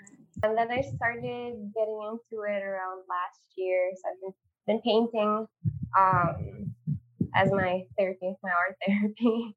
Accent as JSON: {"language": "English", "region": "Dubai", "country": "United Arab Emirates", "tie": "born or raised there", "moved": "as an adult", "said": "So I was born and raised in Dubai. I lived there up until I was 18. I'd always known that I was going to move here at 18"}